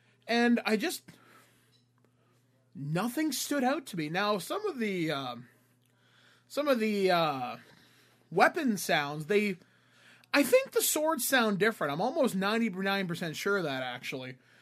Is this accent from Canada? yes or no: yes; Canada; Now, me being Canadian, yes, I have taken French in school, but nothing beyond the 10th grade, which was required for me. I'm 33 years old.